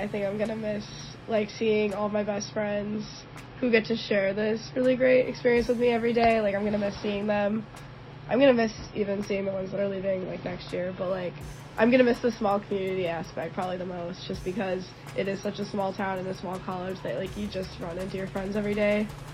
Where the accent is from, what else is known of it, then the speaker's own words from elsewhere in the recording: Buffalo, New York, United States; I'm a sophomore dual major in public relations and music industry. I'm from Buffalo, New York, and I'm a dancer.